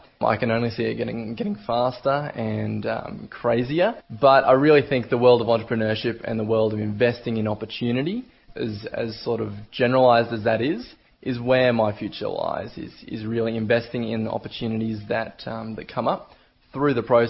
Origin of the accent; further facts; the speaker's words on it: Toowoomba, Queensland, Australia; growing up in the Toowoomba business community and stepping into the business community since leaving that school environment